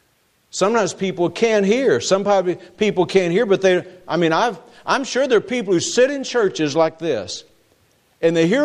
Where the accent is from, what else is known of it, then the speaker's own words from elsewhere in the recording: Texas, United States; I was raised in East Texas, east of Dallas, and we lived in this little small frame house, didn't have air conditioning, didn't have carpet, didn't have a furnace in the house.